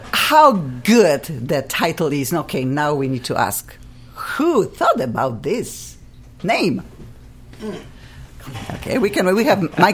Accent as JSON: {"language": "English", "country": "Poland", "second_language": "English", "said": "This is something what I remember from my country. I'm from Poland. Everybody knows it."}